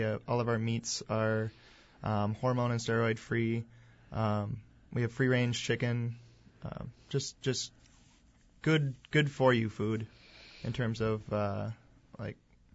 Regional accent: Appleton, Wisconsin, United States; I grew up in Appleton, so I was able to stay around my hometown.

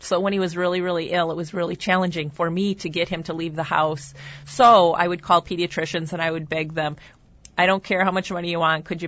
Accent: Appleton, Wisconsin, United States; born there; I was raised in the military, but I was born here in Appleton.

